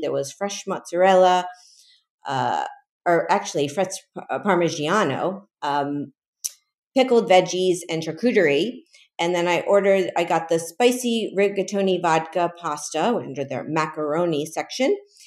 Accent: Miami, Florida, United States; because, you know, it's my hometown. I want to see their Miami rendition.

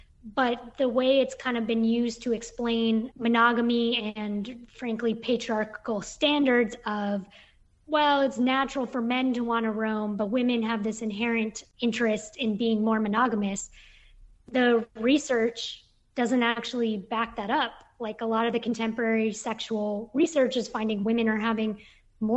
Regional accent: California, United States; I was from the Bay Area, living in Brooklyn.

